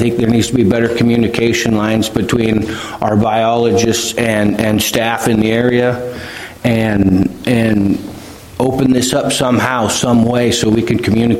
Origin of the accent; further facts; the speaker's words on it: United States; I'm from Garfield County, born and raised 100 years with the family there, so the roots go deep.